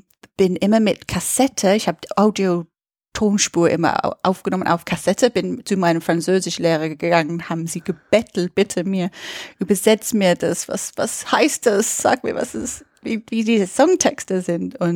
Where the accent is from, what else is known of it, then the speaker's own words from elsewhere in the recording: United Kingdom; So, ich bin Britin, ich bin 39 und ich lebe zwei Parallelleben.